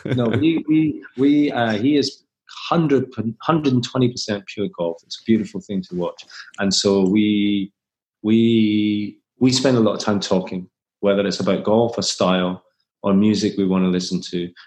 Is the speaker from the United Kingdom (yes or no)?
yes; Scotland, United Kingdom; I don't mind being a Scot.